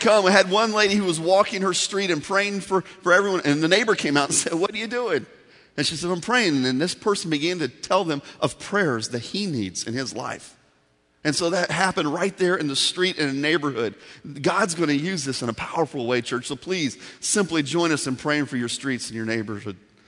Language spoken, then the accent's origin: English; Indiana, United States; Sorry, I'm from Indiana. We say wash, all right?